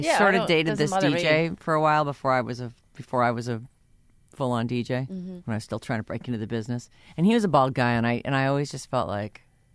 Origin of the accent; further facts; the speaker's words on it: Boston, Massachusetts, United States; I grew up in Boston, so there was no, you know, sushi was not a thing there.